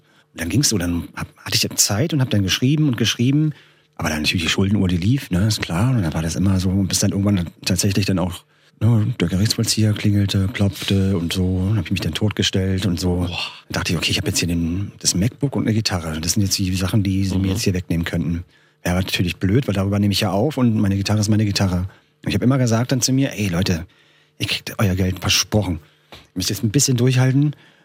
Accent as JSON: {"language": "German", "region": "Berlin", "country": "Germany", "tie": "born or raised there", "said": "Wir kommen beide aus Mitte, wir sind ja zusammen aufgewachsen, in derselben Straße in Berlin"}